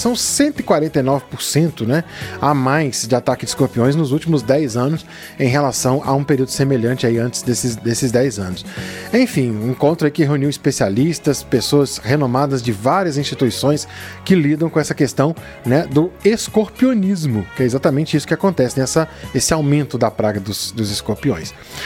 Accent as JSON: {"language": "Portuguese", "town": "Caratinga", "region": "Minas Gerais", "country": "Brazil", "tie": "born or raised there", "said": "E lá em Caratinga, na minha terra, a gente tinha a TV Itacolomi. A TV Itacolomi era repetidora da TV Tupi, né? Tinha em Belo Horizonte e tinha lá em Caratinga."}